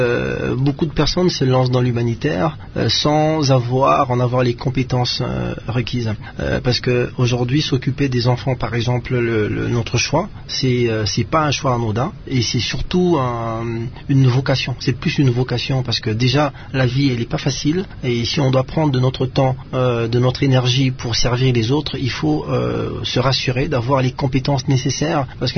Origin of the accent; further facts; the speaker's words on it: DR Congo; nous sommes principalement originaires de la RDC